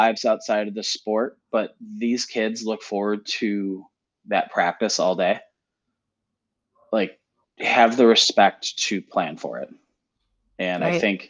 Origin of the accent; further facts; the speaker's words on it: Buffalo, New York, United States; moved away as an adult; I'm from Buffalo, New York, originally coached at a club, coached high school, coached homeschool in Buffalo.